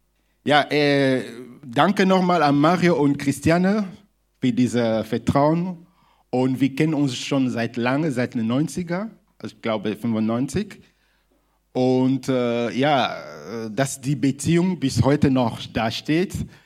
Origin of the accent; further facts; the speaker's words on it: DR Congo; German is a second language; Und ja, ich komme aus der Demokratischen Republik Kongo, französisch geprägt, aber ich versuche mal Deutsch zu reden, ne?